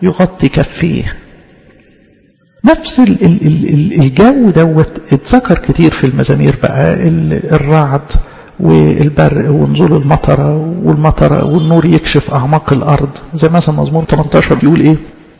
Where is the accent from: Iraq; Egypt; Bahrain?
Egypt; عندنا في مصر